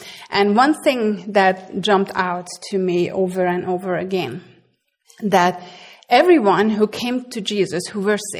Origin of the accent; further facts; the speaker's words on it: Hungary; accent: Hungarian; English is a second language; I'm Hungarian. I grew up in a communist country. Oh, that's why you probably don't know where my accent is from. It is from Hungary. So I grew up in a communist country.